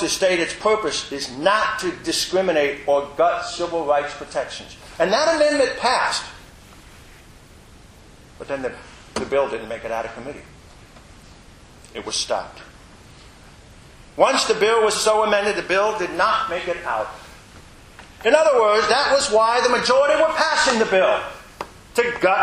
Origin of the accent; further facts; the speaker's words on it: Indiana, United States; the news from my home state of Indiana